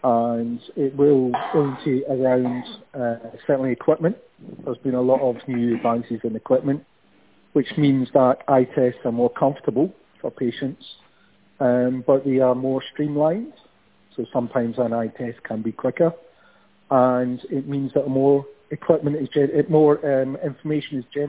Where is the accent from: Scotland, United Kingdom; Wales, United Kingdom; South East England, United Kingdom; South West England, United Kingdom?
Scotland, United Kingdom; Glasgow; born there; I was born in Glasgow. I went to university in Glasgow and I trained as a psychologist.